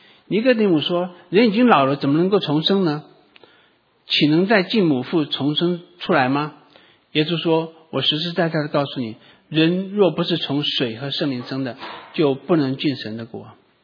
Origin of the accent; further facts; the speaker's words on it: China; 那我们中国人说我是老人